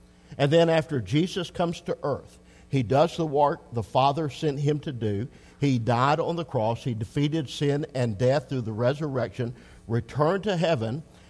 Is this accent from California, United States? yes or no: no; Black Oak, Arkansas, United States; Northeast because that's my home turf. So I was in the Black Oak that the rock band is known for. I'm from Black Oak, but it's the other Black Oak, not